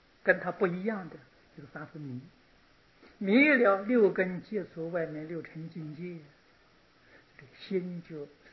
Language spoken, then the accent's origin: Chinese; China; 我们中国人讲善恶，印度人讲白法黑法，用黑白代表善恶。